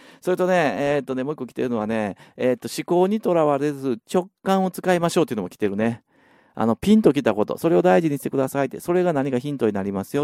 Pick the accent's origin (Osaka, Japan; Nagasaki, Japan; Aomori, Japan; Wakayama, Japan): Osaka, Japan; accent: Osaka dialect; まあ、僕大阪なので大阪弁になってますけども